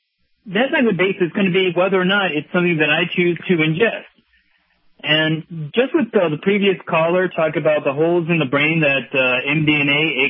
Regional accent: Chicago, Illinois, United States; born there; Which is a paradox, as I was born in Chicago, I came south for health reasons.

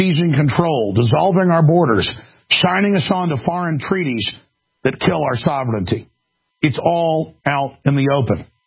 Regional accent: Texas, United States; I'm an American and a Texan

